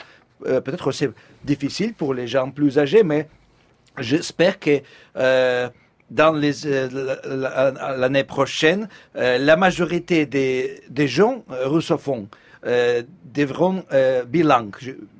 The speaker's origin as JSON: {"language": "French", "country": "Ukraine", "second_language": "French", "said": "je suis un Arménien, je suis citoyen d'Ukraine, mais je ne suis pas un Ukrainien. Moi, je dis que je suis un Ukrainien politique. Je parle ukrainien"}